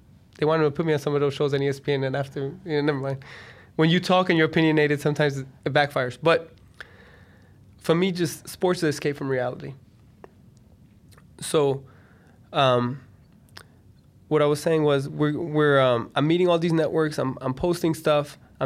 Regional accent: Israel; Initially, I'm from Israel

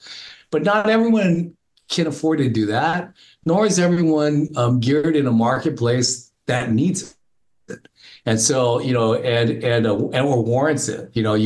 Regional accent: United States; I'm American, true blue, running through my red, white, and blue veins and my red, white, and blue eyes, even though I don't look it.

